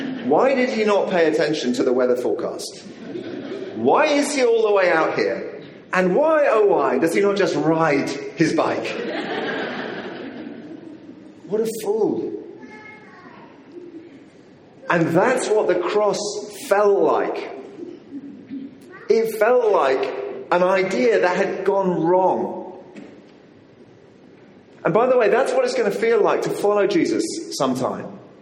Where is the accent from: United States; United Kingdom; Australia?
United Kingdom; Now, we're British. We know better than that, okay?